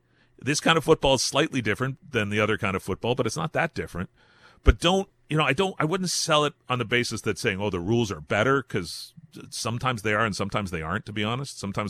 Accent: Hamilton, Ontario, Canada; Although healthier here in my hometown of Hamilton than it is down the road in Toronto.

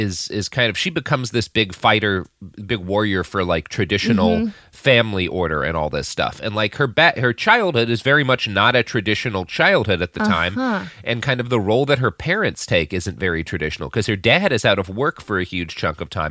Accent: St. Louis, Missouri, United States; born there; I was born in St. Louis, too.

